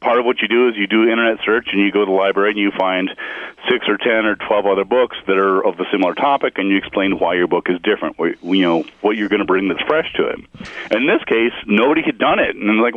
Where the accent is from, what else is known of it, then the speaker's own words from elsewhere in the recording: Corrales, New Mexico, United States; I grew up in Corrales, outside of Albuquerque